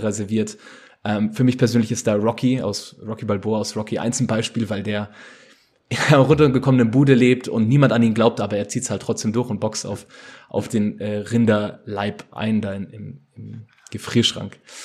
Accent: Germany; vor allen Dingen als Deutsche, wenn man sich das anschaut, ne?

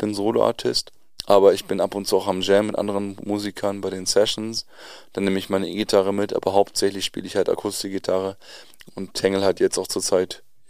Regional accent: Varel, Lower Saxony, Germany; Ich komme eigentlich aus Friesland, aus Varel. Da bin ich aufgewachsen und bin seit 2017 in Osnabrück.

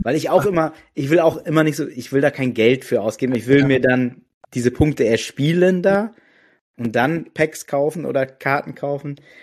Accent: North Rhine-Westphalia, Germany; Ich komme ja sogar aus der Nähe von Münster

